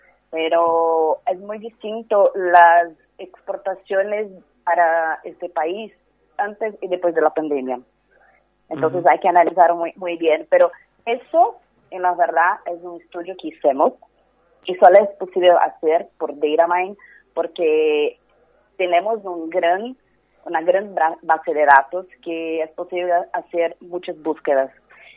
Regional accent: Brazil; Spanish is a second language; Soy brasileña, pero hablo mucho en español con argentinos, uruguayos, todo más. Bien. Pero sí, estoy en Brasil

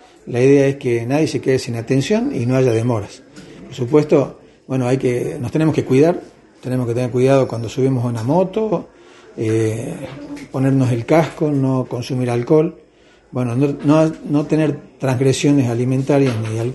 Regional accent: Tucumán, Argentina; siempre tenemos que valorar como tucumanos, como argentinos, el hecho de tener un sistema público de salud que es accesible

